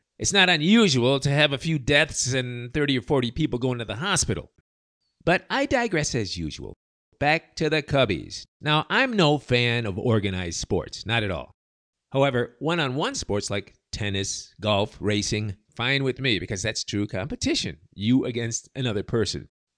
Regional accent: Chicago, Illinois, United States; now in Latin America; Being that Cleveland's my favorite punching bag and I'm from Chi-Town, people put two and two together

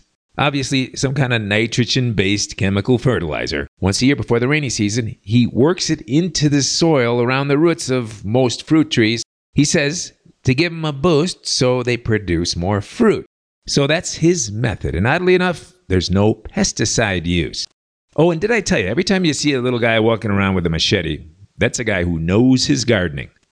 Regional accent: Chicago, Illinois, United States; Come on, I'm from Chicago, so I had to talk to the guy.

